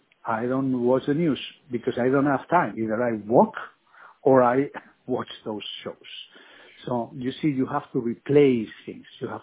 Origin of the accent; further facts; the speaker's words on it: Spain; also born or lived in Germany; I'm originally from Spain. I spent many years also in Germany.